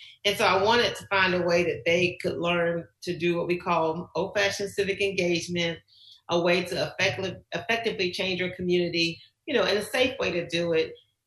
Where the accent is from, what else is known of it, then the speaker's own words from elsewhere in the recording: Orlando, Florida, United States; we got tons of phone calls from, me personally growing up in Orlando, for friends who, what are we going to do?